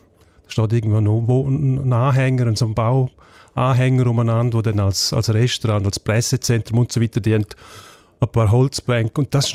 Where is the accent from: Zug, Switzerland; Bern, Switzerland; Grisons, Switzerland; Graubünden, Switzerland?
Graubünden, Switzerland; als Bündner